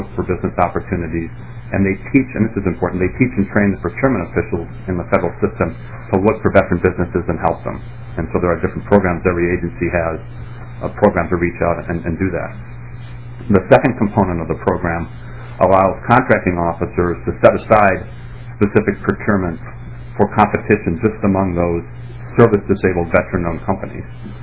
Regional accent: St. Paul, Minnesota, United States; I grew up in St. Paul.

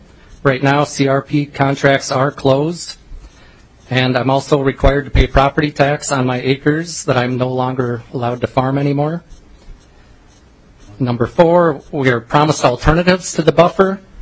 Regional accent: Minnesota, United States; I'm a farmer from Traverse County.

